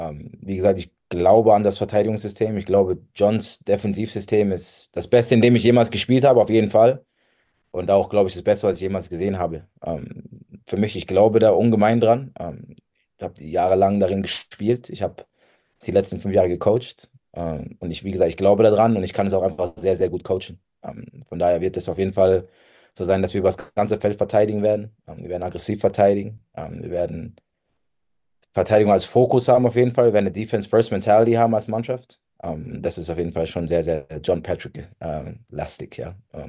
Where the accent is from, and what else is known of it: Speyer, Rhineland-Palatinate, Germany; born or raised there